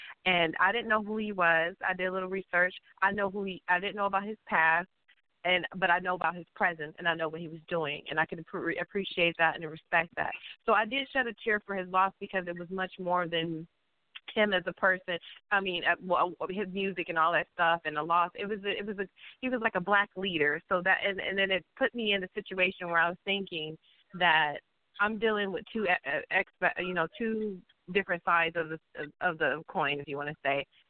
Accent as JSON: {"language": "English", "town": "Detroit", "region": "Michigan", "country": "United States", "tie": "born or raised there", "said": "that's the stories I know growing up in Detroit."}